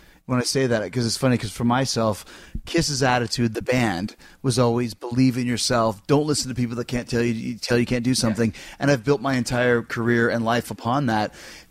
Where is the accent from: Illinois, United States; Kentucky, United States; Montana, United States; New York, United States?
New York, United States; Manhasset; Am I. I'm from Long Island.